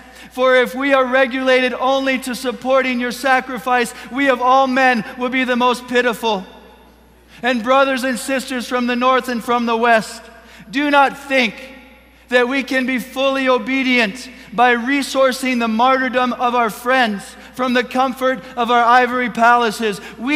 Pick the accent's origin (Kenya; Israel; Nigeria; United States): Kenya; born there; I was born in Kenya.